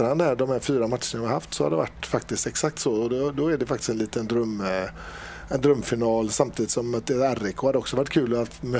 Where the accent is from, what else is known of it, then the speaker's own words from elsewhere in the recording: Stenkullen, Västra Götaland County, Sweden; Jag kommer från Lerums kommun, Stenkullen. Jag har gått skola i Gråbo.